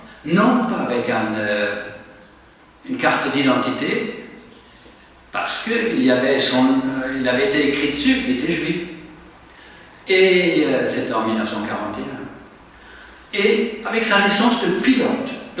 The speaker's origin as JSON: {"language": "French", "country": "France", "said": "J'ai un peu dit, je suis français, je ne viens pas souvent"}